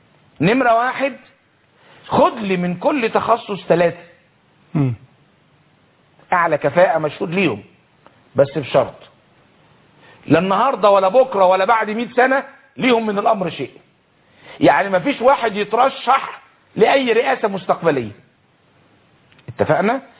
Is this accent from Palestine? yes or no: no; Egypt; احنا مصريين، وما دام مصريين